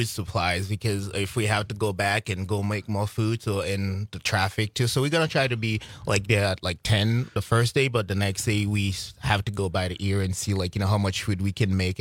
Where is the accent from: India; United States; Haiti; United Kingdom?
Haiti; moved away as an adult; I grew up in Haiti. Right. I did not move here until I was 22 years old.